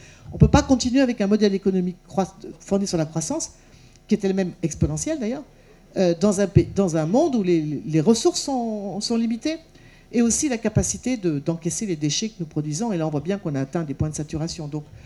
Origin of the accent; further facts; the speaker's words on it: Nouvelle-Aquitaine, France; je suis originaire des Deux-Sèvres, et je suis né sur une ferme dans les Deux-Sèvres, donc je connais bien le monde agricole et rural